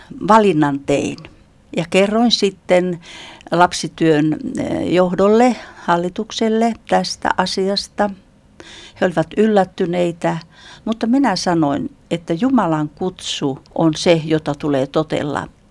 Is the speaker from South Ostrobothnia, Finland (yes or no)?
no; Lapland, Finland; sain uudesti syntyä tuolla kotikunnassani Lapissa.